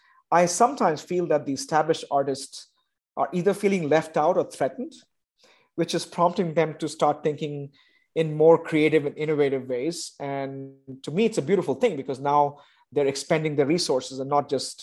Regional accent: India; I grew up in India at the time.

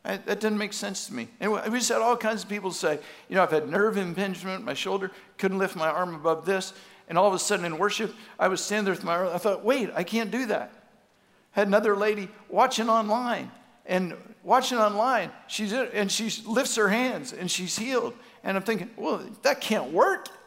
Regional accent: the South, United States; I may have been in North Dakota, but I was from the South.

